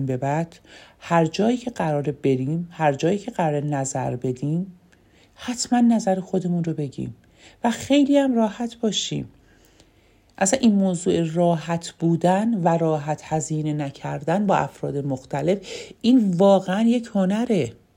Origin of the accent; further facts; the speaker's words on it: Isfahan, Iran; یه سفر میتونه برای ما که اصفهانیم 4 دکان باشه